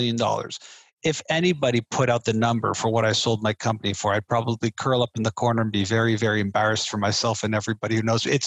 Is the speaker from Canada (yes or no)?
yes; Canada; I'm Canadian, which immediately makes me extremely apologetic